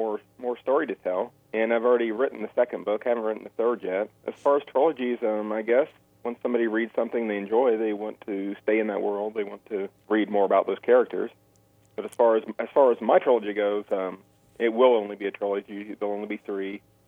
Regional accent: Carthage, United States; but I certainly remember growing up in Carthage, and I used a lot of those experiences.

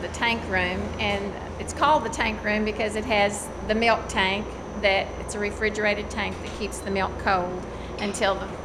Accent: Bentonville, Arkansas, United States; Well, I was born and raised in Bentonville, and I was basically a city girl till I married the farmer.

